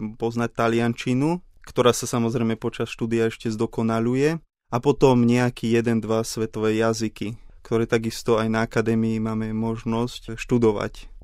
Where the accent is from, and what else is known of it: Nová Bystrica, Žilina Region, Slovakia